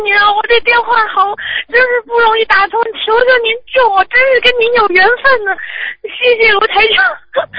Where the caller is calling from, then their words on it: Hong Kong; 我是从香港打来的